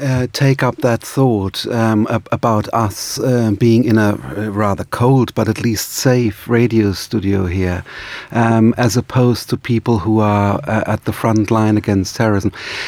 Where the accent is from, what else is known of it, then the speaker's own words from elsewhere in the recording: Germany; English is a second language; We know that the German, in fact, my home country, Bavarian police forces